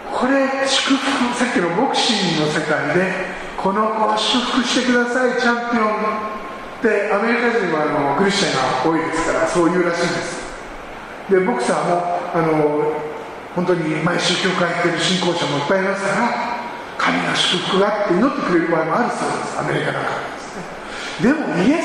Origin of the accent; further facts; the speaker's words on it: Tokyo, Japan; あの私東京で生まれ育ったので